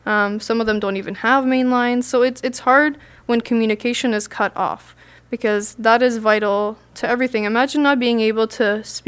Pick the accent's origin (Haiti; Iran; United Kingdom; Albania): Iran; now in Canada; I don't want to continue saying, yeah, I'm from Iran. Or, you know, yes, my nationality is Canadian, but that's because I was displaced so much that I wasn't able to be raised in my motherland.